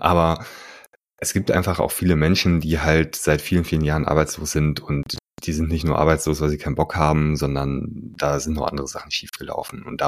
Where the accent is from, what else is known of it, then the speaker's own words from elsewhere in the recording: North Rhine-Westphalia, Germany; also ich komme aus NRW